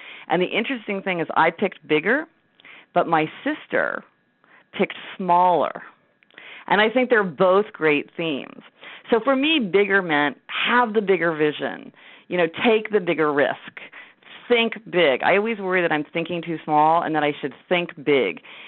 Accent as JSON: {"language": "English", "town": "Kansas City", "region": "Missouri", "country": "United States", "tie": "born or raised there", "said": "I grew up in Kansas City, Missouri, so I have been driving."}